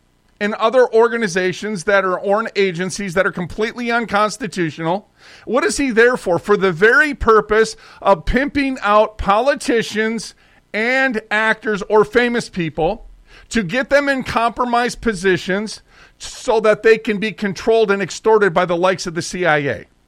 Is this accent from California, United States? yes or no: no; Minneapolis, Minnesota, United States; I was raised in North Minneapolis. You would call it the hood.